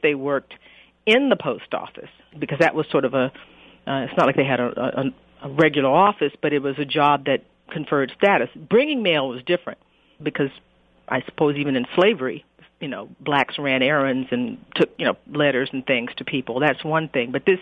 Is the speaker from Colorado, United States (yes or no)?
no; Conroe, Texas, United States; I grew up in Conroe, Texas.